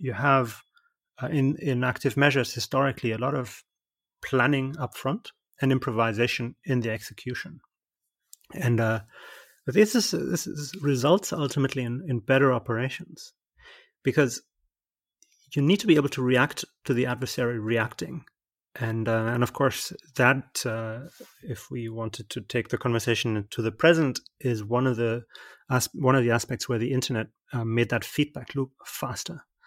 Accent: Germany; I mean, I am German. I was born and raised in Germany

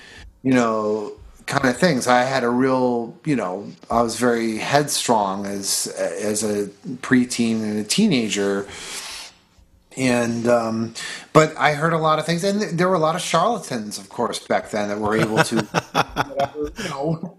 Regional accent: Buffalo, New York, United States; when I was a kid growing up in Buffalo, it was like the 80s.

